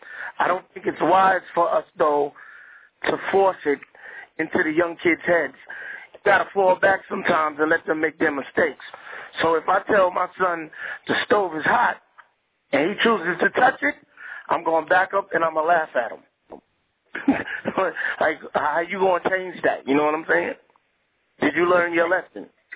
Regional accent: Queens, New York, United States; I mean, I'm from Queens, New York, you know what I'm saying?

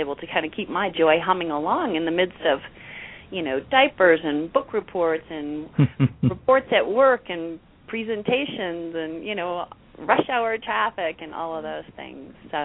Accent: Chicago, Illinois, United States; now in Denver, United States; I grew up in the Chicago area, one of eight or six kids in a big family, and but I've lived in the Denver metro area about 30 years.

